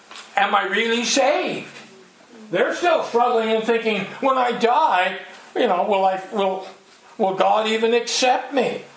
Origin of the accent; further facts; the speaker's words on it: Guernsey; we're just people from Guernsey.